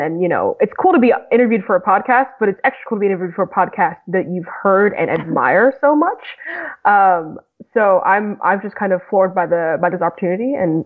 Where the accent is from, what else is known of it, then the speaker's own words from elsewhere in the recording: Boston, Massachusetts, United States; also born or lived in Vietnam; I grew up in Boston after I left Vietnam